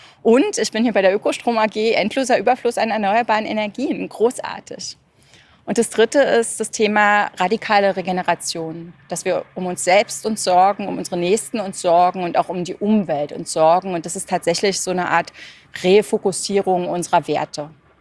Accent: Berlin, Germany; now in Vienna, Austria

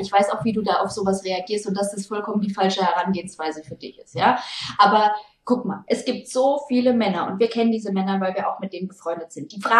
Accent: Würzburg, Bavaria, Germany; Straße, mitten in der Innenstadt bei uns in Würzburg.

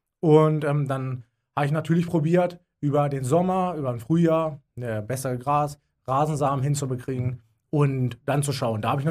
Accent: Braunschweig, Lower Saxony, Germany; komme aus Braunschweig, in Mittelniedersachsen, Mitte Deutschland.

